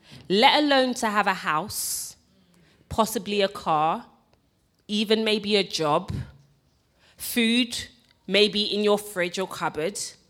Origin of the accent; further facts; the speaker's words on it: England, United Kingdom; born there; I was born in England